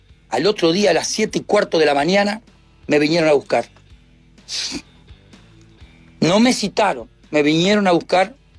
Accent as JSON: {"language": "Spanish", "country": "Uruguay", "said": "yo soy un canario que no entiendo nada"}